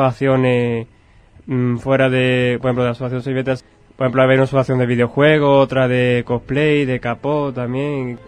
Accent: La Redondela, Andalusia, Spain; Son de mi pueblo, La Redondela.

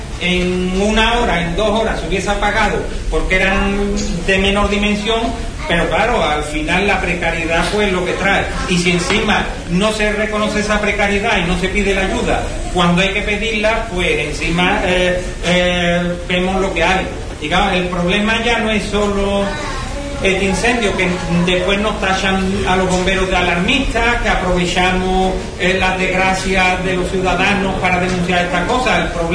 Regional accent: Andalusia, Spain; Yo por ejemplo vengo de Sevilla, yo vengo de la provincia de Sevilla

